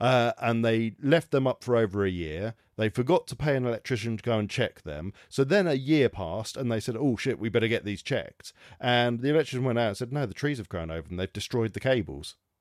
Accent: St Albans, East of England, United Kingdom; And I grew up in St Albans. I love St Albans.

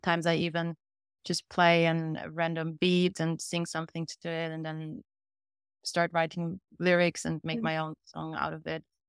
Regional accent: Vienna, Austria; now in Los Angeles, United States; I'm originally from Austria, Vienna, and I'm living in Los Angeles at the moment.

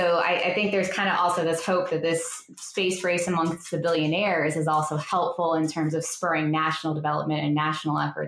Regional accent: Florida, United States; I grew up in Florida, so I got to live my childhood seeing space shuttles go up.

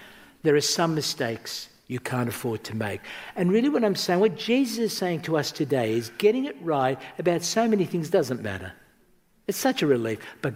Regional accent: Australia; I grew up on a farm, many of you know this, and there was around 1980-81, I was coming back from Perth, that's the other side of Australia, like it's like three-day bus trip.

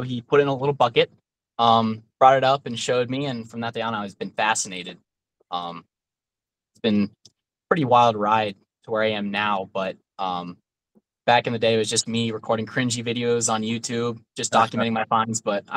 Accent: Ohio, United States; I grew up in Northeastern Ohio and just sort of this little neighborhood.

